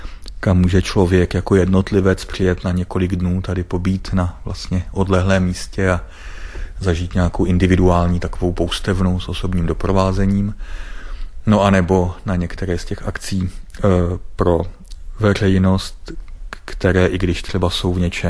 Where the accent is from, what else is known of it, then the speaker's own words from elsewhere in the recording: Plzeň, Plzeň Region, Czechia; postupně jsme zatoužili tehdy ještě jako Plzeňáci na nějakém takovém místě i trvale žít.